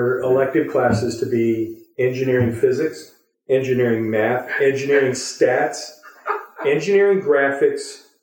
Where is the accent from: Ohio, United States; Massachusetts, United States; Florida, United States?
Ohio, United States; Cleveland; Born and raised in Northeast Ohio. Ohio State Buckeye, though. I went to college here.